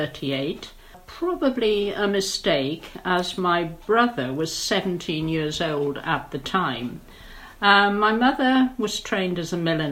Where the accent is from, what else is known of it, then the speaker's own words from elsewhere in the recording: Newport, Wales, United Kingdom; born there; I was born in Newport, Monmouthshire, which of course is in Wales. And there I started dancing at 4 years of age.